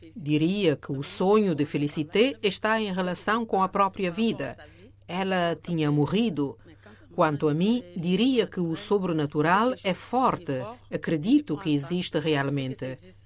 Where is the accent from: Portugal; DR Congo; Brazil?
DR Congo; Kananga, Kasaï-Central; Eu sou do Kananga. Há guerra no Kananga, há guerra em Beni.